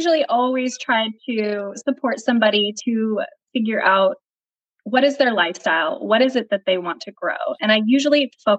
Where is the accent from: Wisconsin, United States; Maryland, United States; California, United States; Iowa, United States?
California, United States; San Jose; since I was little, I grew up in San Jose, California, and my folks had me there.